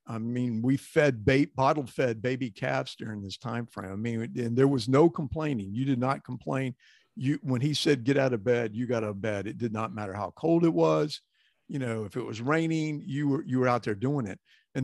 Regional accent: Texas, United States; growing up in Texas has its own little things that you're very proud of, the history and different things like that.

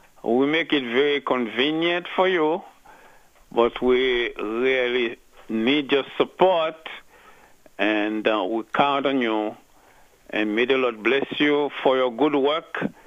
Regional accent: Haiti; Secondly, I am from Haiti, and I know firsthand the conditions there

